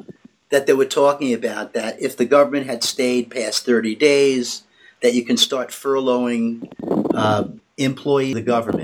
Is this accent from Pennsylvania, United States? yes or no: no; New York, United States; I'm being from New York, I've been keeping, you know, sort of an eye on Trump for many, many years.